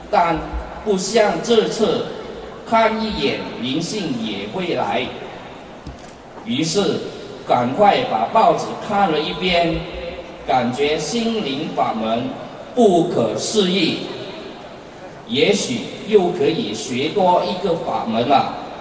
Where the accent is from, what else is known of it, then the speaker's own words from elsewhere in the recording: Sabah, Malaysia; 我是来自马来西亚沙巴州的